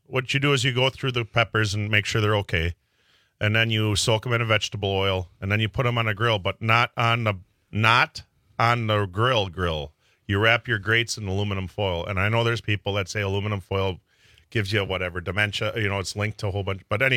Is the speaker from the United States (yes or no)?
yes; Milwaukee, Wisconsin, United States; now in Crivitz, United States; See, when I moved up to Krivitz from Milwaukee, nobody understood up in Krivitz what Serbia, what Yugoslavia was.